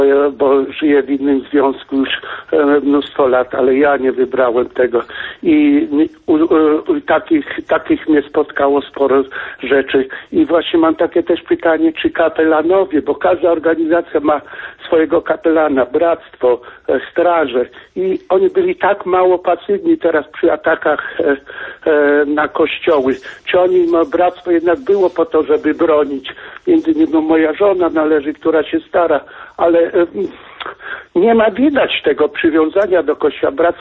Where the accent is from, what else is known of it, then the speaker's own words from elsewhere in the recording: Pomeranian Voivodeship, Poland; ja pochodzę z Kaszub. No wiedziałem o prymasie, ale tak skromne to było na naszych terenach